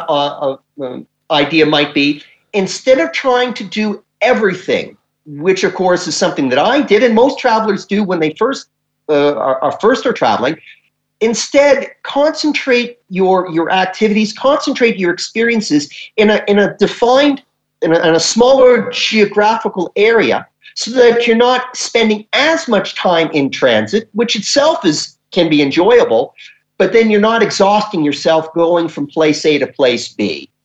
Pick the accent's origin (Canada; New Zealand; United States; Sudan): Canada; And as a Canadian, I certainly wouldn't see this back home.